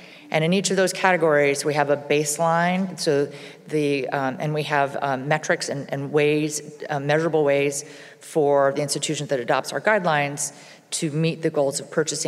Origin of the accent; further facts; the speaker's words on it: Hawaii, United States; I'm from Hawaii.